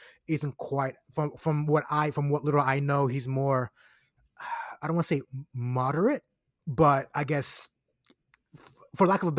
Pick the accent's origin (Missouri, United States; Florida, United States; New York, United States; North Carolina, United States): Florida, United States; Orlando; Like, I'm from Orlando. I'm from Central Florida.